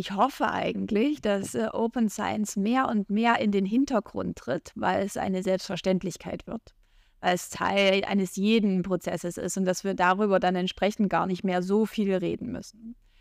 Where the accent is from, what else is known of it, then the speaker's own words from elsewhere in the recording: Saxony-Anhalt, Germany; now in Vienna, Austria; Ich komme aus Brückenhack-Tschüffel in Deutschland, das ist in Sachsen-Anhalt.